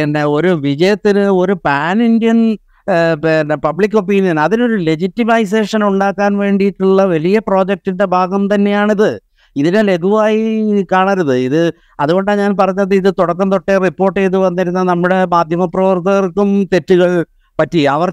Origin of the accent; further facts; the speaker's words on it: Kerala, India; അതുകൊണ്ട് സുരേന്ദ്രൻ്റെ പേരിട്ടാലും ഒരു വയനാട്ടുകാരൻ എന്ന നിലയിൽ ഞാൻ തൃപ്തനായിരിക്കും.